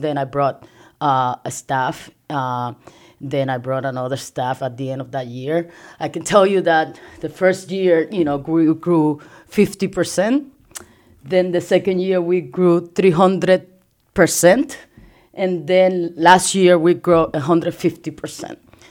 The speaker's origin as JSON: {"language": "English", "country": "Puerto Rico", "moved": "as an adult", "lives_now": "United States", "said": "So I'm from Puerto Rico. I came here to continue my education"}